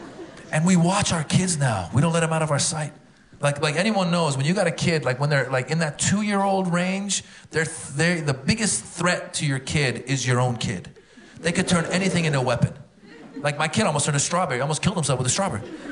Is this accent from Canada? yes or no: no; Iran; English is a second language; I am from the Iran, no English.